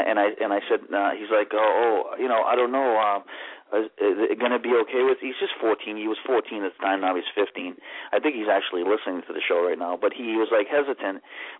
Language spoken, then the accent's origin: English; Salem, Massachusetts, United States; I was born and raised in Salem, Mass. My mom was a bartender at a place in Salem called 96 North Street.